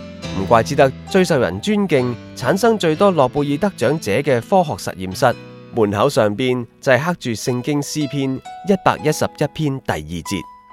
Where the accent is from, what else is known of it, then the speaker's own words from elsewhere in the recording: Hong Kong; 我生于香港，长于香港，这个世而奇妙的国际都会，